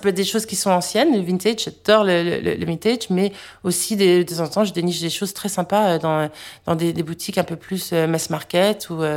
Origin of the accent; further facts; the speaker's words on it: United States; now in France; Alors, j'ai grandi aux États-Unis.